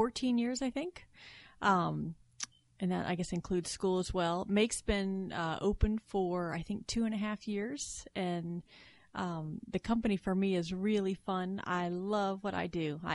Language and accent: English; Virginia Beach, Virginia, United States; And I grew up in Virginia Beach. So environment, we were probably a mile off the beach. And it was right on the Chesapeake Bay